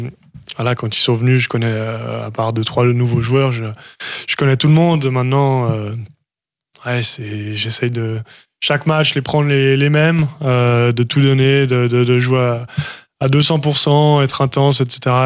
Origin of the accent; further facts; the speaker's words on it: Vaud, Switzerland; Bah, je suis vaudois, en fait, de base.